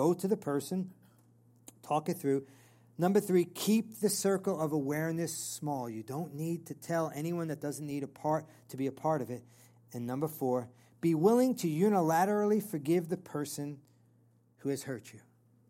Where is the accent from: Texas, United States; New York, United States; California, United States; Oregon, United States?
New York, United States; even though I'm from New York, that gets me angry.